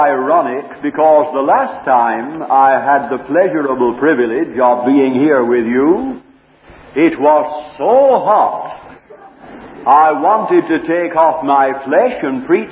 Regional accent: Sydney, New South Wales, Australia; born there; I was born in Sydney.

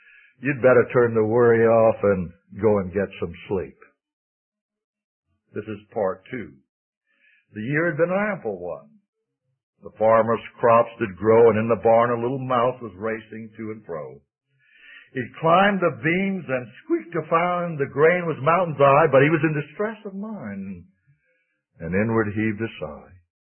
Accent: Miami, Florida, United States; where the assembly in which I was raised in Miami.

